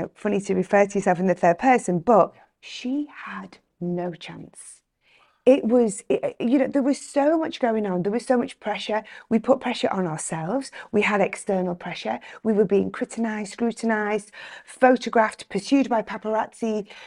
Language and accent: English; North West England, United Kingdom; now in United States; it's really lovely to go back to my childhood and to to educate people in America about what it's like growing up